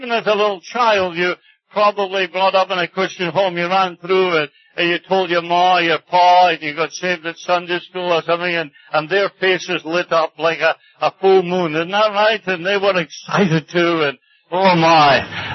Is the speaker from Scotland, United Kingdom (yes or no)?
yes; Scotland, United Kingdom; I was brought up in Scotland, in case you haven't guessed, but I was brought up in Scotland and deeply religious. My mother was West Highland.